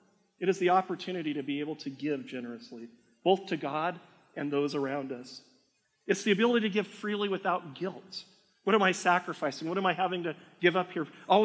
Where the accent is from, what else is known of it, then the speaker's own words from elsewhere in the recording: United States; now in Canada; Well, you see, I grew up in the States. Things are a little different between the U.S. and Canada.